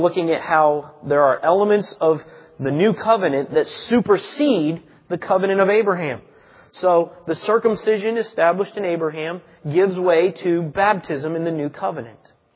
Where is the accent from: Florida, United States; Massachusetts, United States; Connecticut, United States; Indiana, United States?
Indiana, United States; Indianapolis; I grew up in Indianapolis, and when I was in my late teens, early 20s, the Billy Graham Crusade came to town.